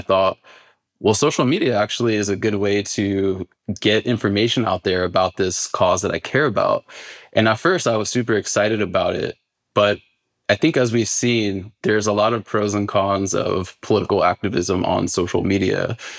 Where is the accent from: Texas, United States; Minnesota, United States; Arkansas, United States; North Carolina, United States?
North Carolina, United States; I grew up in North Carolina in the Bible Belt in the 90s.